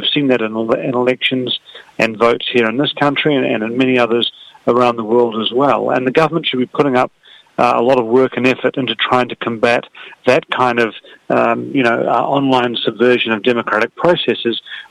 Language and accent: English; New Zealand; now in United Kingdom; I'm from New Zealand originally, that's right.